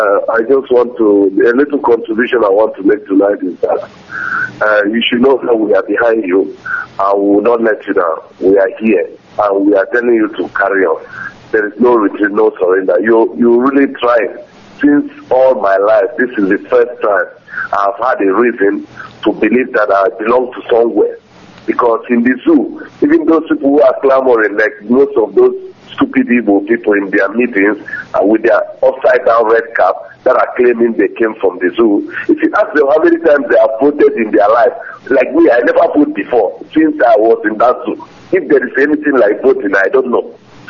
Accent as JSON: {"language": "English", "town": "Amorka", "region": "Anambra", "country": "Nigeria", "lives_now": "Barcelona, Spain", "said": "I'm calling from Barcelona, Spain. I came from Amorca here, a local government in Biafra, man."}